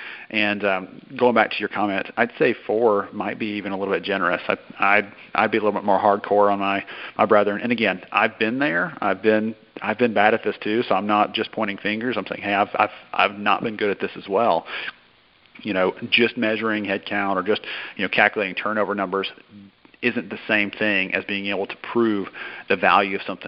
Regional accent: the South, United States; And, well, maybe we don't have to be afraid of offending because we're from the South.

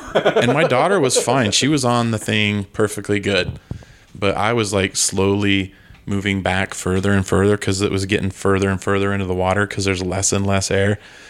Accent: Draper, Utah, United States; I grew up in Draper

